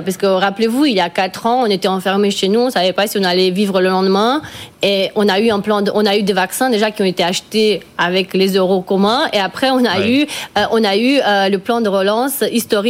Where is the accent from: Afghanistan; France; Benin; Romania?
Romania; Pendant des longues années, moi je me rappelle, je viens de Roumanie